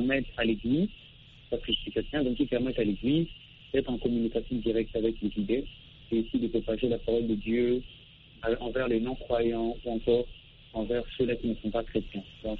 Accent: DR Congo; Moi je suis congolais, mais j'ai la possibilité de suivre ses prédications via Internet.

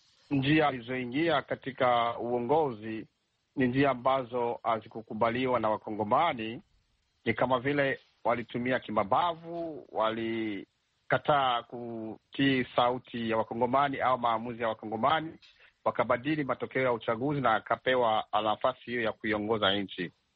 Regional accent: DR Congo; Mimi kama mkongomani

